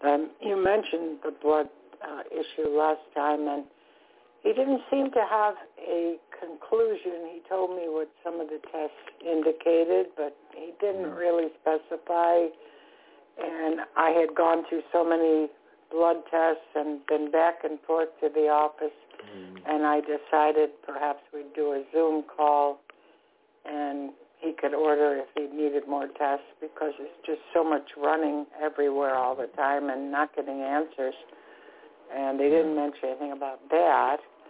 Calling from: Florida, United States; I'm calling from Florida.

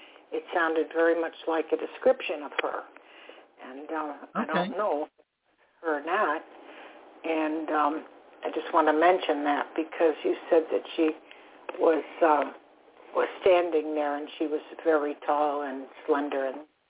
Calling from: Florida, United States; I'm calling from Florida.

